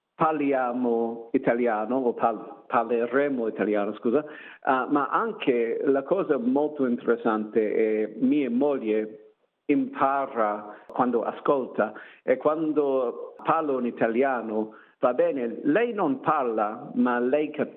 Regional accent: Australia; Italian is a second language; per me sono australiano e non ho famiglia italiana

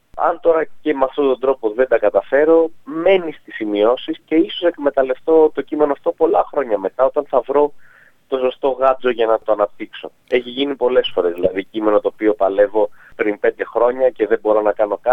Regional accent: Greece; είμαι ένας κωμικός από την Ελλάδα.

